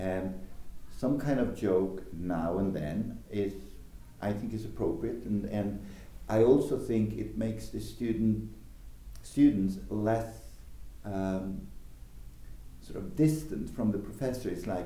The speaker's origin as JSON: {"language": "English", "country": "Sweden", "tie": "born or raised there", "second_language": "English", "said": "I was born in Sweden, and I was educated in Sweden all the way up to my PhD, although I spent 1 year in London as a graduate student."}